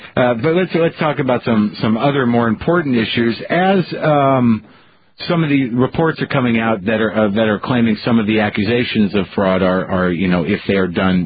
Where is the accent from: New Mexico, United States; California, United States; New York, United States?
New Mexico, United States; here on the high plains of northeastern New Mexico. All right. My home state.